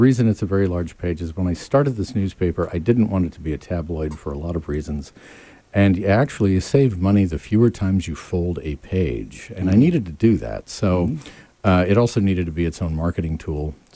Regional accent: San Diego, California, United States; Now, I was born in San Diego, raised in San Diego, and lived my life in San Diego.

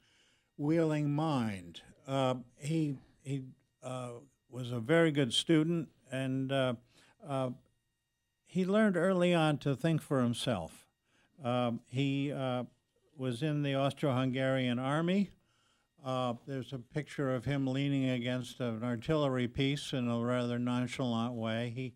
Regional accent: Connecticut, United States; I grew up in Connecticut and went to college and worked in New York City.

